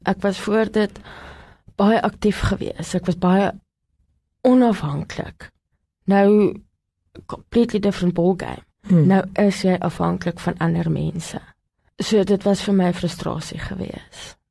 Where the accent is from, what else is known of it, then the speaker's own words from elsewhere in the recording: Gauteng, South Africa; Ek kom uit Gauteng uit.